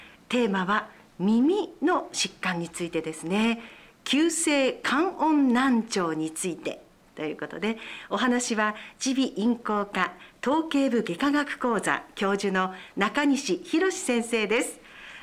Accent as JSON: {"language": "Japanese", "region": "Iwate", "country": "Japan", "said": "私たち岩手県人は雄大な岩手山も、誇りに思うお山なんですけれども"}